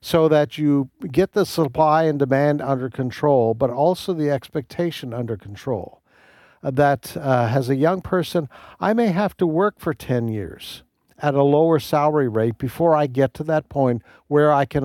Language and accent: English; Canada; now in United States; when I was growing up, and yes, I grew up in Canada, but I think similar experiences here in the United States